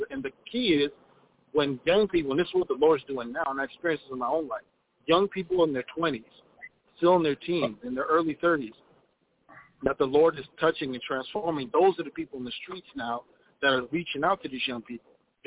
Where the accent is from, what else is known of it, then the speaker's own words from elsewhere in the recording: Minneapolis, Minnesota, United States; I'm from Minneapolis.